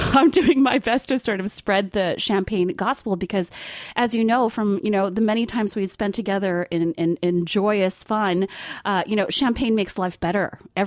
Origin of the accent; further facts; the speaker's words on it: New Jersey, United States; And I do remember that in our refrigerator at home, you know, I grew up in New Jersey, there was always a bottle of Lancers, this mysterious kind of crazy earth colored bottle on the top shelf